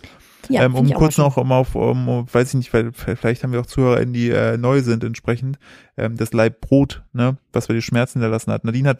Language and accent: German; Germany; kann gar nicht sein, wir sind Deutsche.